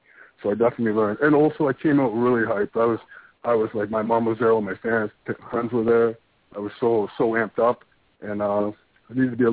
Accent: Ontario, Canada; Especially, like, I'm from Ontario. I'm an Ontario boy, so I have my family out here

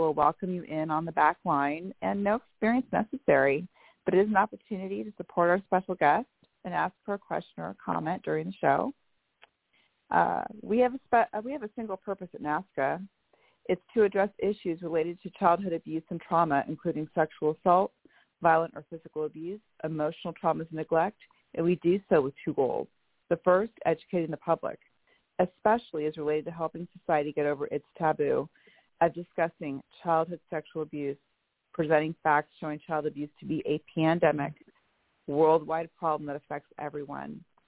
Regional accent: Bellevue, Washington, United States; I am from Bellevue, Washington

